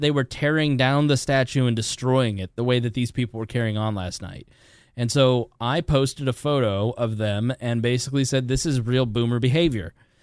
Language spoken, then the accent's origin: English; Indiana, United States; accent: Hoosier; I know my Hoosier accent says MINZ.com